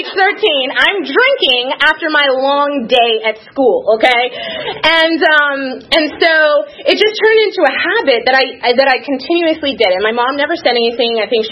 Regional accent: Los Angeles, California, United States; So, born and raised in Los Angeles. I essentially lived in the Beverly Hills, Brentwood area.

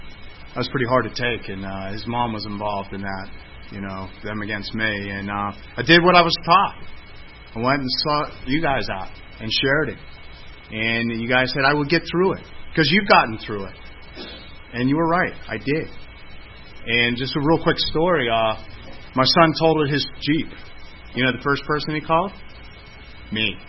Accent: Pittsburgh, Pennsylvania, United States; Yeah, so I'm from Pittsburgh.

